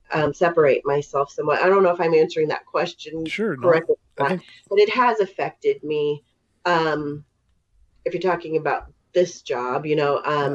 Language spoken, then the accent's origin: English; Youngstown, Ohio, United States; I'm from Youngstown and we were right next to Western PA. Like I could walk to it from my house.